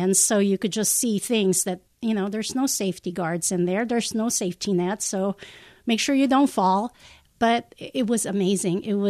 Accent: Philippines; English is a second language; moved away as an adult; now in California, United States; just growing up in the Philippines and coming to, you know, as an immigrant in California, it was just really hard. I have this awesome degree, math computer application, one of the top schools in the Philippines, De La Salle University.

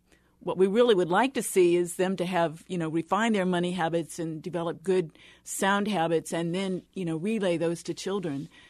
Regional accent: Iowa, United States; And I was from Iowa, so again, I, you know, pulled beans and things out of cornfields.

